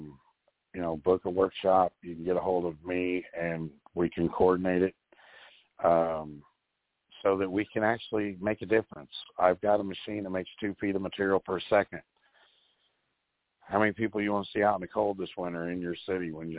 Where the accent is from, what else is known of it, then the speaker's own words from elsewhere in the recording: California, United States; born there; also born or lived in North Carolina; now in Illinois, United States; I was born in California. I call North Carolina home, and I'm in Illinois.